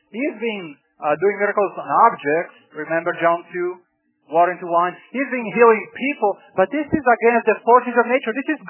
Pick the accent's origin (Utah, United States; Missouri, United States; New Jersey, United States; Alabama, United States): Alabama, United States; I guess by now you can tell I'm from South Alabama, right?